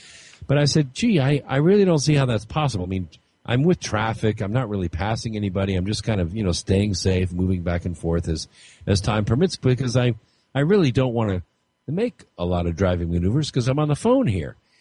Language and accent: English; Scotland, United Kingdom; I'm Scottish